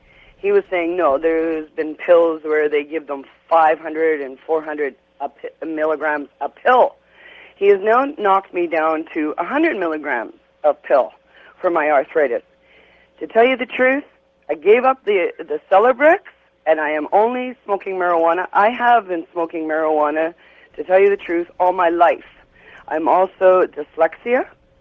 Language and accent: English; Mattawa, Ontario, Canada; from Mattawa, Ontario, Canada.